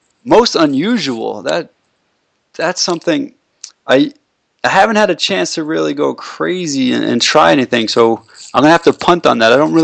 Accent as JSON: {"language": "English", "town": "Brooklyn", "region": "New York", "country": "United States", "tie": "born there", "said": "I'm completely biased because I was born in Brooklyn"}